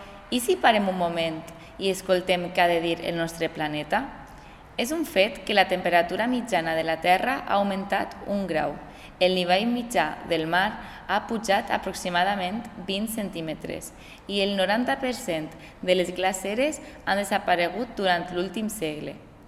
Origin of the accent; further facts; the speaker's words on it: Benicarló, Valencian Community, Spain; vinc de Benicarló i estic estudiant per a ser mestra d'educació infantil.